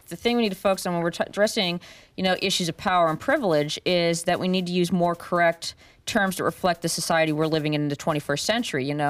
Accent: Alaska, United States; I grew up in Mat-Su, and I grew up in an area that was a dying farm community.

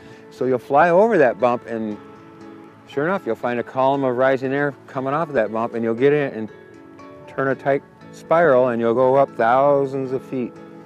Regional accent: Kodiak, Alaska, United States; Growing up in Kodiak, the parents say, go outside and play.

